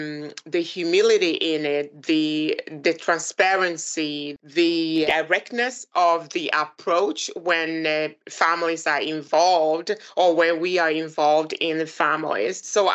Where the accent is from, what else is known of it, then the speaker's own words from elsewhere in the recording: Ghana; now in Sweden; So I am originally from Ghana, been living in Sweden for many years.